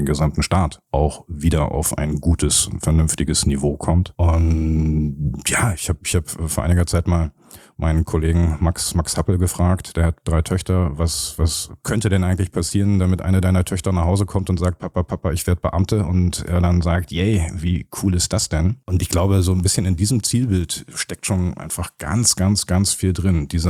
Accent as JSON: {"language": "German", "region": "Berlin", "country": "Germany", "tie": "born there", "said": "als gebürtiger Berliner"}